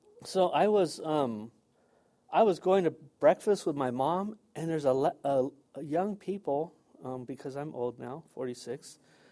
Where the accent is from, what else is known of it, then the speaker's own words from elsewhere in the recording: San Diego, California, United States; I grew up here in North Park, Golden Hills, downtown San Diego.